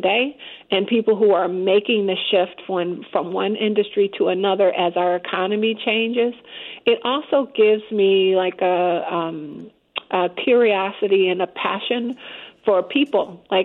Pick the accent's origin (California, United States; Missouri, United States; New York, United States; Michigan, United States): Michigan, United States; Detroit; So I did grow up in Detroit